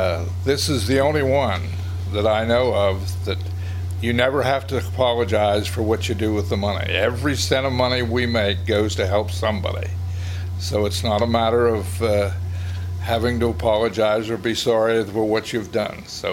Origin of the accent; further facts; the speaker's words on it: Wells Tannery, Pennsylvania, United States; I grew up in Fulton County, a little town by the name of Wells Tannery, right on the border of Fulton County. Went to school and high school in Bedford County at Smith, Robert B. Smith High School.